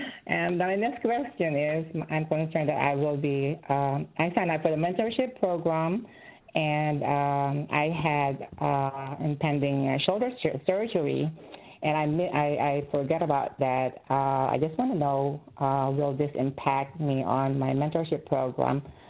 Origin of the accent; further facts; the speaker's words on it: Chicago, Illinois, United States; I'm from Chicago.